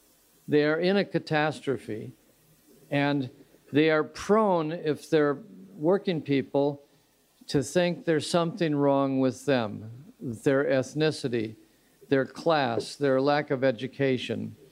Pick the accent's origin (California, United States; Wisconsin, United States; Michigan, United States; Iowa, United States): Michigan, United States; working closely with Henry Ford on the idea of a new Nazi party based in my hometown of Royal Oak or Hamtramck